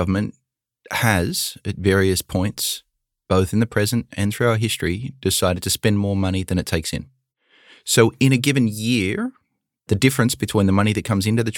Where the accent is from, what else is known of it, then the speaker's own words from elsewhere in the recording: Australia; I grew up in Australia with very little student debt because the government paid for most of my education.